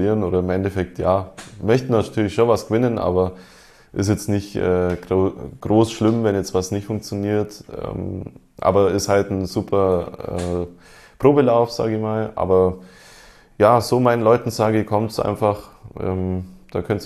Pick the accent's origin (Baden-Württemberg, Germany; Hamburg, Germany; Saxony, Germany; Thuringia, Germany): Baden-Württemberg, Germany; Esslingen; wie in meinem Heimatort in Esslingen auch